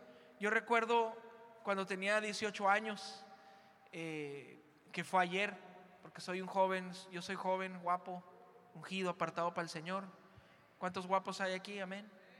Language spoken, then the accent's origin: Spanish; Mexico; como soy buen mexicano, pues me quedé en la fila.